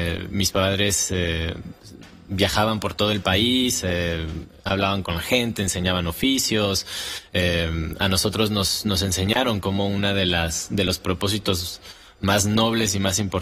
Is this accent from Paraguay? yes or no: no; Mexico; soy el primer mexicano en pisar muchos de los escenarios más importantes del mundo